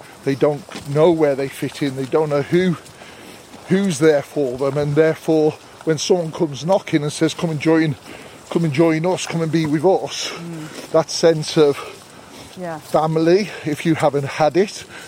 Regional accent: Wolverhampton, West Midlands, United Kingdom; I grew up in Wolverhampton. I went to school in Dudley, stayed there until sixth form, and then I got the travel bug and left, and then I've kind of lived all over the world.

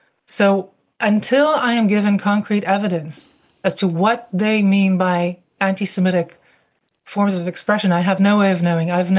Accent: Israel; Everyone knows that I'm from Israel and I'm Jewish.

